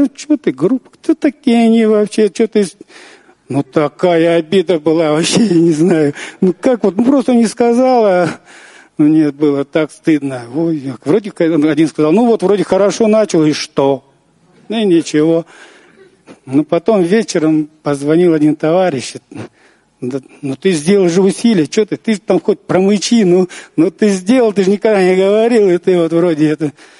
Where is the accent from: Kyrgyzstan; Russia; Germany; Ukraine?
Kyrgyzstan; Kara-Balta, Chüy Region; Я из Кыргызстана, город такой Карабалта.